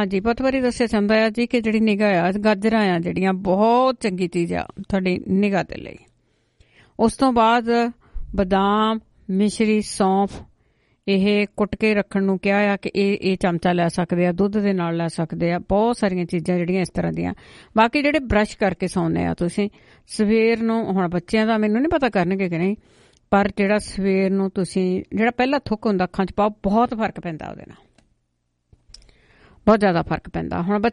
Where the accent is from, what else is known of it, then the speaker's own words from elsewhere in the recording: Punjab, India; moved away; ਇਹ ਚੀਜ਼ਾਂ ਜਦੋਂ ਜਿਹੜੇ ਅਸੀਂ ਪੰਜਾਬ ਤੋਂ ਆਏ ਆ ਨਾ